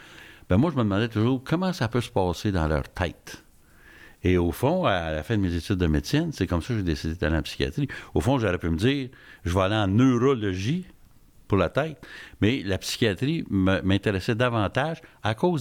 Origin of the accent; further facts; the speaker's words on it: Canada; J'étais le premier psychiatre canadien à revenir avec ça.